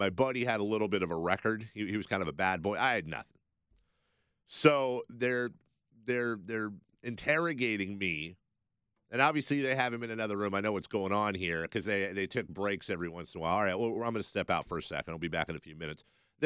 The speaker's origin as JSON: {"language": "English", "town": "Carmichael", "region": "California", "country": "United States", "tie": "born or raised there", "said": "I'm a pretty suburban dude, you know. born and raised in Carmichael, went to Rio Americano."}